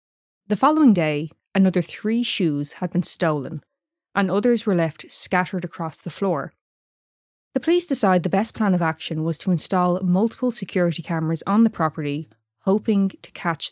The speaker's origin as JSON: {"language": "English", "country": "Ireland", "tie": "born or raised there", "said": "for me growing up in Ireland, you strictly followed the story."}